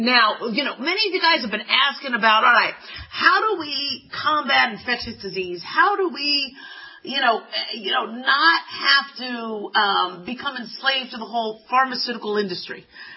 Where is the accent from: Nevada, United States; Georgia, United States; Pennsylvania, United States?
Nevada, United States; Las Vegas; I grew up in Las Vegas.